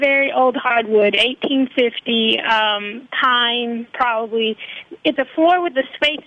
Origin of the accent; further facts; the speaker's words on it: the South, United States; We're from the South originally, so we love, you know, carpet being upstairs.